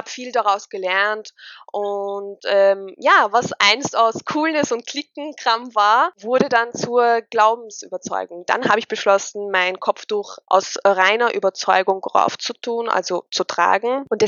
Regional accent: Austria; Ich bin 25 Jahre alt. Oh Gott, fühle ich mich alt. Ich bin Österreicherin mit tunesischen Wurzeln.

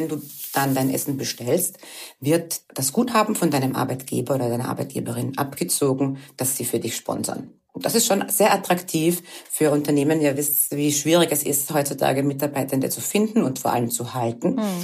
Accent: Vienna, Austria; Ich komme ja aus Wien.

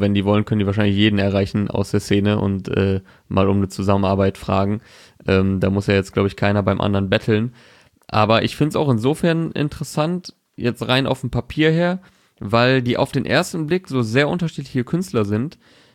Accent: Osnabrück, Lower Saxony, Germany; Letzte Woche war ich in Stuttgart. Diese Woche bin ich in meiner Heimat Osnabrück.

